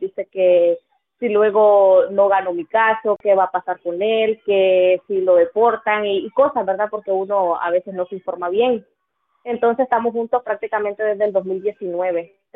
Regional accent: Nicaragua; Él es de México y yo soy de Nicaragua.

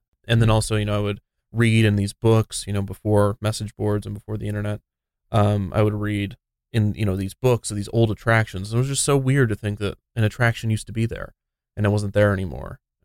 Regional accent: Kansas, United States; I grew up in Kansas. I never really got to go to Disney World.

